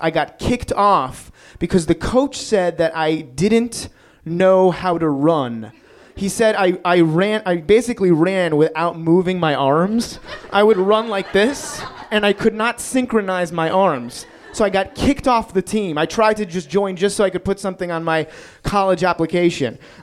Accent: Queens, New York, United States; I I grew up in Queens in New York, and I was very tiny until senior year in high school when I got my growth spurt.

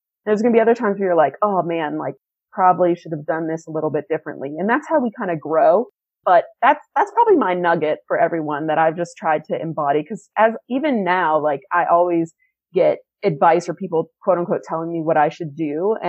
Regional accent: Weirton, West Virginia, United States; I'll always remember you mentioned I'm from Weirton.

